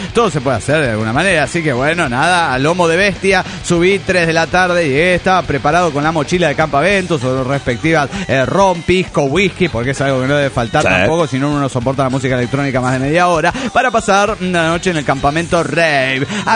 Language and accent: Spanish; Nezahualcóyotl, State of Mexico, Mexico; now in Toluca, Mexico; de Netzahualcoyotl, todo ahora en Toluca, México.